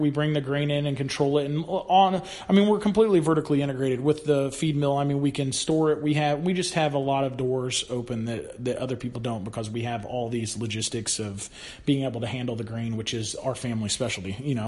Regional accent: Newtown, Indiana, United States; I would be starting a multi-million dollar business in Newtown, my hometown, I would have thought you were ludicrous, but here we are, and I wouldn't change it for anything.

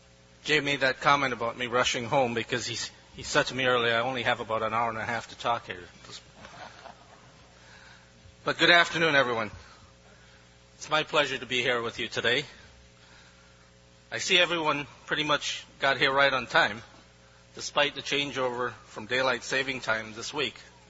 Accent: Canada; I grew up in Canada, as Jay said, where we have something called Newfoundland time.

